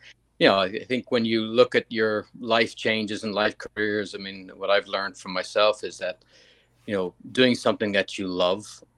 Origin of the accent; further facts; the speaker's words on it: Dublin, Leinster, Ireland; moved away; We grew up in Dublin together, and we've moved throughout the States and the world.